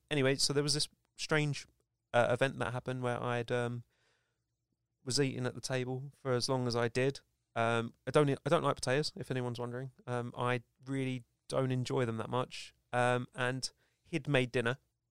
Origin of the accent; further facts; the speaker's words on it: Greenwich, London, United Kingdom; born there; I was born in Greenwich, if anyone's asking. It's a hospital that was had asbestos in it, so they had to rip it down, East Greenwich.